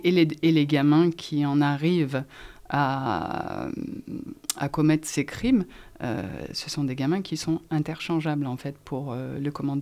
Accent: Grenoble, Auvergne-Rhône-Alpes, France; quand j'étais petite, à Grenoble, c'était les Italiens qui tenaient la ville.

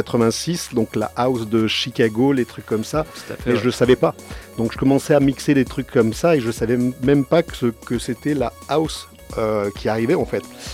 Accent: Grenoble, Auvergne-Rhône-Alpes, France; De Grenoble. Yes. Moi, je viens de Grenoble.

